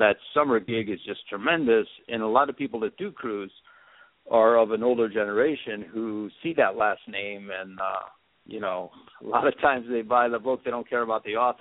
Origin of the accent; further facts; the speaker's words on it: Cleveland, Ohio, United States; now in Alaska, United States; My mom read me to sleep every single night when I was that boy growing up in Cleveland, Ohio.